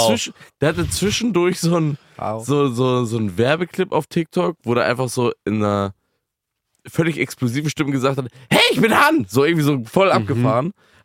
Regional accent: Lübeck, Schleswig-Holstein, Germany; ich bin in Lübeck aufgewachsen

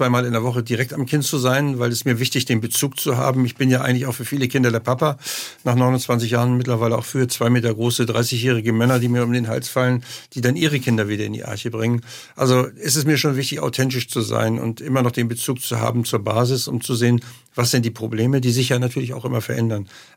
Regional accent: St. Pauli, Hamburg, Germany; ich bin mit 15 Jahren zur Halsarmee gekommen aus St. Pauli, wo ich aufgewachsen bin

